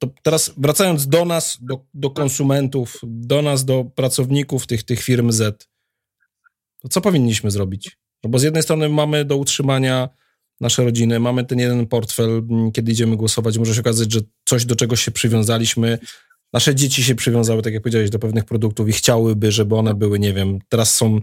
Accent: Świdnica, Lower Silesian Voivodeship, Poland; z mojego rodzinnego miasta, ze Świdnicy. Z Kielc też, bo stamtąd jest moja teściowa, więc właściwie jestem połączony z tymi miastami

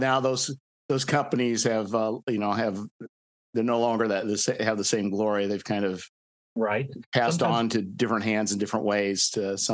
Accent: Illinois, United States; I think I took my vehicle, and I'm from Illinois.

